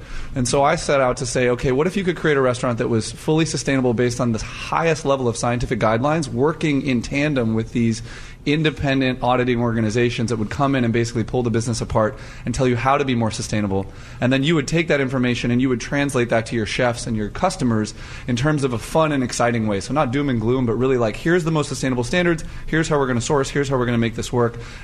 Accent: Los Angeles, California, United States; now in Oregon, United States; I grew up in Los Angeles. Sushi is my favorite food. And when I moved to Oregon

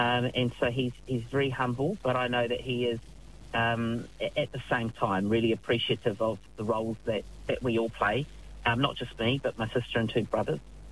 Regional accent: Palmerston North, Manawatū-Whanganui, New Zealand; I was born here in Palmerston North. This is the place that I've called home. I've lived here ever since. I've been educated here, studied here, work here, live here. Dad, as you've said in the intro, hails from the island of Aitutaki in the Cook

